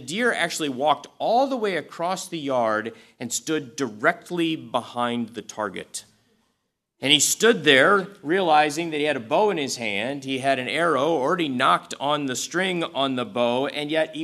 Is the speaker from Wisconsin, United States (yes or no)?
yes; Wisconsin, United States; When I was growing up in Wisconsin, deer hunting season was a big deal, a very big deal.